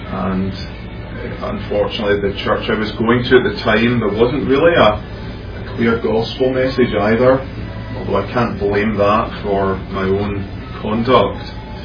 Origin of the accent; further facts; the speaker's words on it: Glasgow, Scotland, United Kingdom; Obviously, I'm from Scotland. I was born and brought up in a large city in Scotland called Glasgow that has a bit of a bad reputation, a bit of a mean city, a lot of gangsters and so on. But I was brought up in one of the nicer parts of it